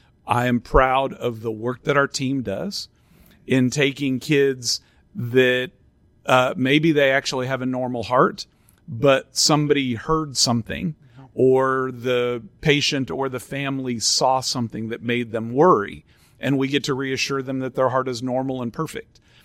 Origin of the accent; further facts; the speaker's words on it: Joplin, Missouri, United States; also born or lived in West Virginia / Nebraska / Oklahoma; So I grew up in West Virginia, Nebraska, Missouri, and Oklahoma. I ended up landing in Missouri, Joplin, Missouri, for high school.